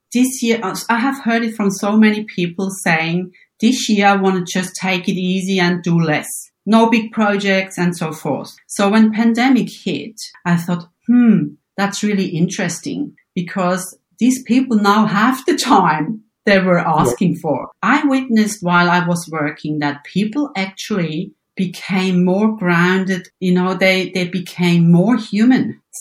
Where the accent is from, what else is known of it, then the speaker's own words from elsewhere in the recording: Bern, Switzerland; born there; English is a second language; I think my accent gives it away. Yes, I am born in Switzerland in the area of Bern on the countryside.